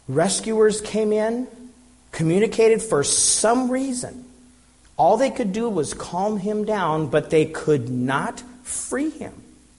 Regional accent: Denver, Colorado, United States; I'm from Denver, and I used to like to go outside of town around Golden and places and go into the caves, natural occurring caves.

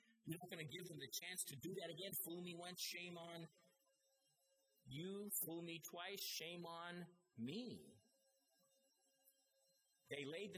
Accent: Colorado, United States; So I grew up in Colorado, where there's a lot of caves, naturally occurring caves.

